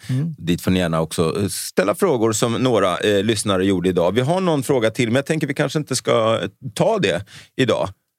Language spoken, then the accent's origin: Swedish; Sweden; på att hon är från Serbien och jag är liksom Balkan och jag är svensk.